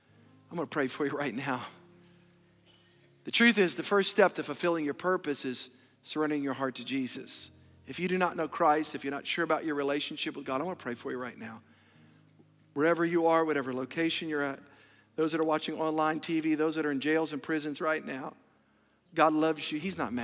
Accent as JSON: {"language": "English", "region": "England", "country": "United Kingdom", "said": "I'm from England."}